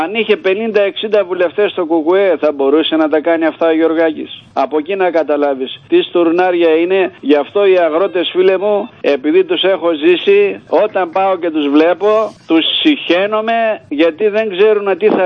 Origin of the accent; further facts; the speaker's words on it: Karditsa, Thessaly, Greece; ήθελα να σας προσκαλέσω μια μέρα να έρθετε στην Καρδίτσα, στο χωριό μου